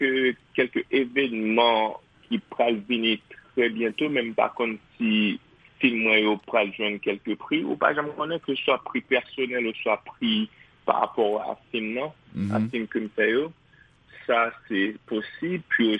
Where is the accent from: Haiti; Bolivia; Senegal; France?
Haiti